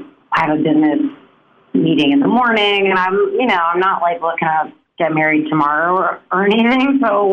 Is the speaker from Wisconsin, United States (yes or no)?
yes; Madison, Wisconsin, United States; we grew up in Madison